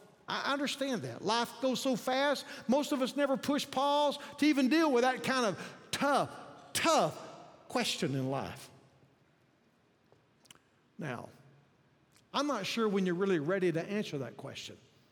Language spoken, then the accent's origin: English; Yoakum, Texas, United States; I grew up in the Faith Baptist Church at Yoakum, Texas. That's my heritage.